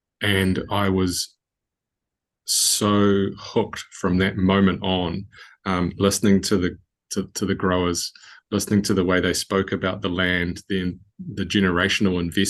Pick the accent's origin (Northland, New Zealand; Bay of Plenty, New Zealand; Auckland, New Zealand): Bay of Plenty, New Zealand; Rotorua; I didn't grow up on a farm. I grew up in the Bay of Plenty town of Rotorua.